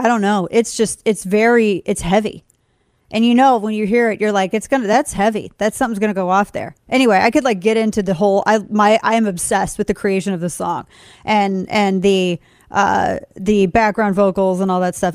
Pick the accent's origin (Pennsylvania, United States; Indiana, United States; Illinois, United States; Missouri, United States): Missouri, United States; St. Louis; it makes me think of KSHE 95 from in my hometown of St. Louis.